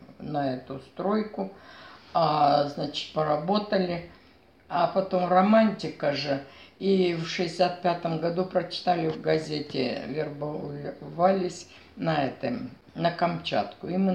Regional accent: Krasnaya Zarya, Zabaykalsky Krai, Russia; born there; also born or lived in Belovo, Russia; Родилась я 7 января в Читинской области, село Красная Заря, Желтулакского района.

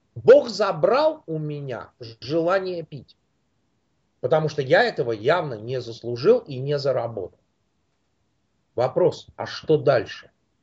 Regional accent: Russia; now in United States; Вы знаете, я из России. Я родился и вырос там. Я много-много лет уже живу в Штатах. Я не могу сказать, что мой менталитет остался полностью русским, но он сохранил свои русские какие-то корни.

